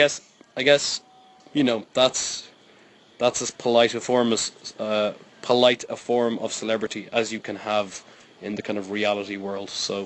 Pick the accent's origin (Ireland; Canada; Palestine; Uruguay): Ireland; Galway, Connacht; They're from my hometown of Galway.